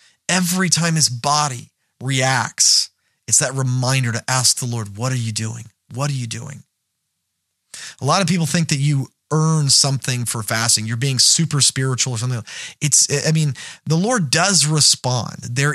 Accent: United States; And so as an American, this is like a huge deal.

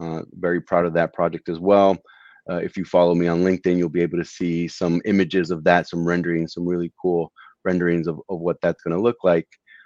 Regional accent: Medellin, Antioquia, Colombia; now in United States; when I came over from Colombia, where I'm originally from. We landed in Indiana, if you can believe it.

